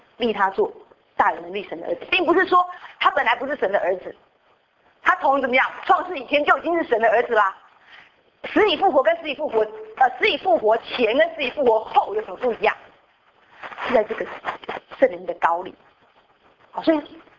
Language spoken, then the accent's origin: Chinese; China; 只有犹太人吗？只有我们中国人吗？